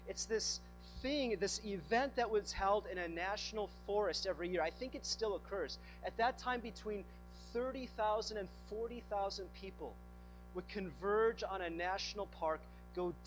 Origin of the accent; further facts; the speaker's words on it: Minneapolis, Minnesota, United States; I grew up in the Minneapolis area.